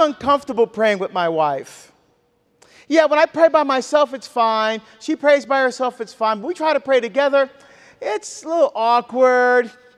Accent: New Jersey, United States; I'm from Jersey, right? Meat and potatoes Catholic, man.

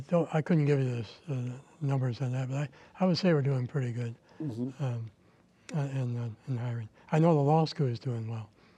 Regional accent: Michigan, United States; Like Michigan, we had 8, and now we got 3.

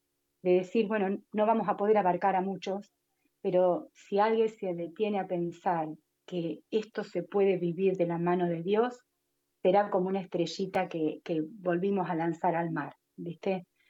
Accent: Argentina; el mensaje está caminando en diferentes países, en mi país, cuando yo no soy una persona que he viajado, que he salido, ¿me entendés?

